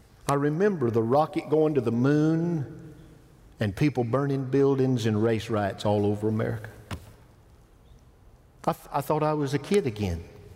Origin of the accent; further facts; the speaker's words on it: Alabama, United States; also born or lived in Detroit, United States; I was born in Detroit. Lived there till I was a second grader. The race riots got hot. They burned Detroit down in 68. We had moved to Alabama.